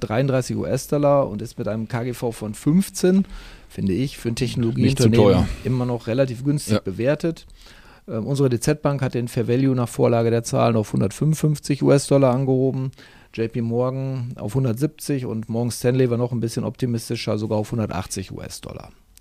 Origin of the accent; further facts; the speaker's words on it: North Rhine-Westphalia, Germany; bei uns im Münsterland